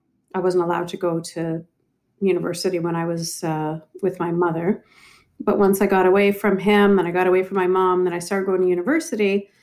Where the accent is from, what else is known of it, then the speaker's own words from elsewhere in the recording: Canada; So I was born and raised in Canada, and my mother was the second wife to a Egyptian man.